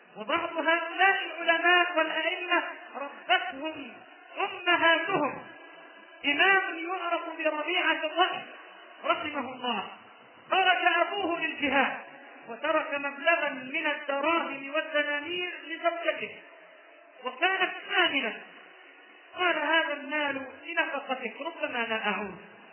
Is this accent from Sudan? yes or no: no; Egypt; وعندنا في مصر منطقة أو شارع باسمه